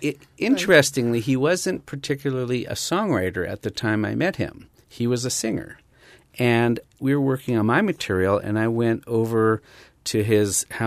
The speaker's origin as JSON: {"language": "English", "country": "United States", "said": "told them I'm from America, and I've come a long way, and I want to see the studio"}